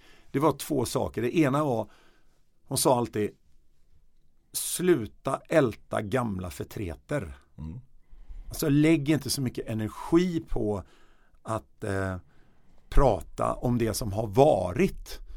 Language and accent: Swedish; Stockholm, Stockholm County, Sweden; så flyttade jag till Stockholm. Och där växte jag upp i en söderförort i Högdalen mellan jag var 8 år till jag var 20.